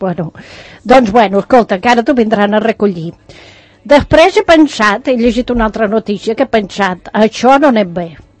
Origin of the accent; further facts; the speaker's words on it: Tarragona, Catalonia, Spain; jo que vinc de Tarragona, allò està molt brut, eh?